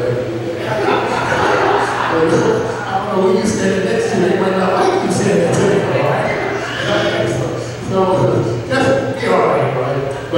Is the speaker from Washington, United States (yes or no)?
no; Atlanta, Georgia, United States; Y'all know that I'm from Atlanta.